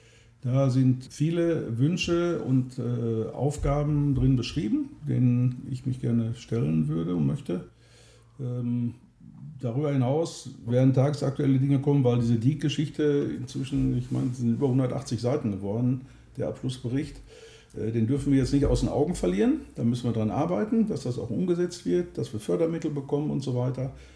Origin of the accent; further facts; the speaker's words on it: Bochum, North Rhine-Westphalia, Germany; born there; Ich war schon mal in meiner Geburtsstadt Bochum kommunalpolitisch tätig, von 78 bis 99.